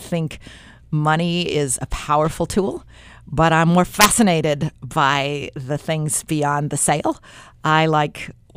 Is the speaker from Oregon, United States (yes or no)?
yes; Beaverton, Oregon, United States; I grew up in Beaverton in the 60s and 70s. It was not what it is today. It was pretty rural. We raised chickens in the backyard.